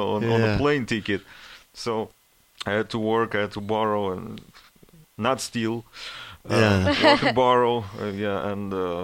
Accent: Vologda, Vologda Oblast, Russia; moved away as an adult; also born or lived in St Petersburg; It was all in a small town of Vologda.

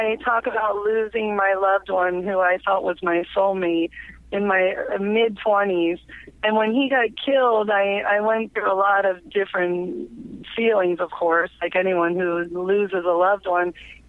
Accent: Miami, Florida, United States; also born or lived in California / Boston, United States; I was born and raised in Miami. I moved a couple times to California and Boston. I went to college, but ended up at University of Miami and ended up living back in Florida.

